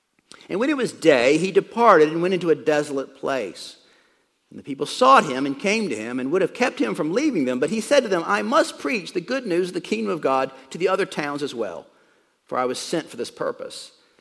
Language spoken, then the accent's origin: English; United States; Freedom is just such an important notion to us as an American people.